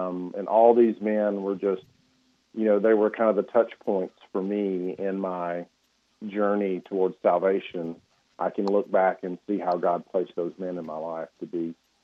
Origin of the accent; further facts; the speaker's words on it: Alabama, United States; also born or lived in Nederland, Texas; So, I grew up in Alabama, Danny. It's for the most part in lower Alabama, the Baldwin County areas where I spent most of my formative years.